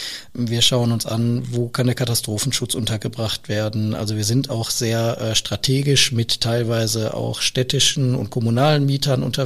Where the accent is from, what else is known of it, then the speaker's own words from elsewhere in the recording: Essen, North Rhine-Westphalia, Germany; Ich komme aus Essen, bin in Essen geboren, aufgewachsen und lebe immer noch in Essen. Ich schätze das Ruhrgebiet sehr, bin sehr heimatverbunden